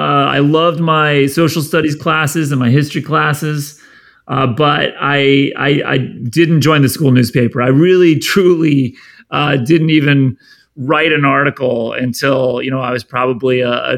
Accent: Cincinnati, Ohio, United States; I was also into sports and played baseball and soccer and basketball growing up in Cincinnati.

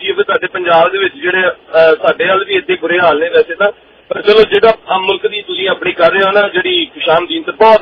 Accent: Punjab, India; ਅਸੀਂ ਵੀ ਪੰਜਾਬ ਦੇ ਹੋਰ ਪੰਜਾਬੀ ਨੂੰ ਪਿਆਰ ਕਰਨ ਵਾਲੇ ਬੰਦੇ ਆ ਜੀ

